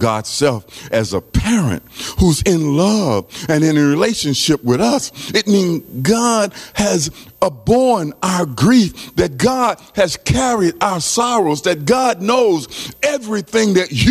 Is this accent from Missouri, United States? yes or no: yes; St. Louis, Missouri, United States; When I grew up in St. Louis, Missouri, people didn't schedule anything on Wednesday and Thursday nights.